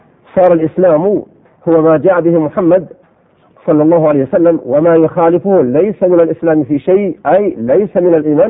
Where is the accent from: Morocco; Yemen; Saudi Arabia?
Saudi Arabia; ونحن بحمد الله في بلادنا المملكة العربية السعودية